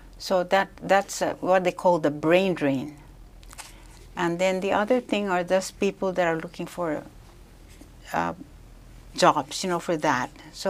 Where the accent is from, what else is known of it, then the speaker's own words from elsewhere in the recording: Guam; I grew up in Guam, and Guam was a wonderful place for me to live.